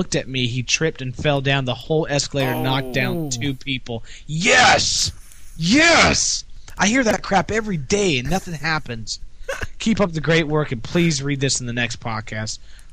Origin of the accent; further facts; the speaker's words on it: South Korea; I'm from Korea.